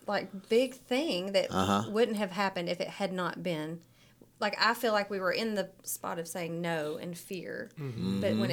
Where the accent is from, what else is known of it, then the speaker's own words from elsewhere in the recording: North Little Rock, Arkansas, United States; We wanted to stay in North Little Rock. We both were born and raised in North Little Rock, and it's really our community.